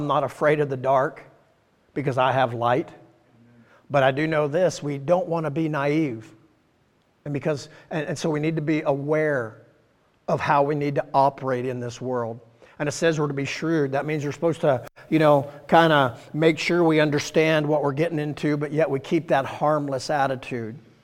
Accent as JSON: {"language": "English", "country": "United States", "said": "I thank God I'm an American. Amen. You know, I believe I was born in the greatest country, you know, so far that's been created."}